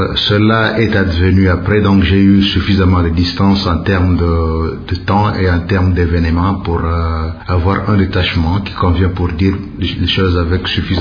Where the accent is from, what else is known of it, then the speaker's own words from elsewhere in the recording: Kwango, DR Congo; En ce qui me concerne, je suis du Kwango qui compte 5 territoires et parmi ces 5 territoires, 3 territoires contiennent des locuteurs importants du Kiaka. Moi, je partais plutôt du territoire de Kasongolina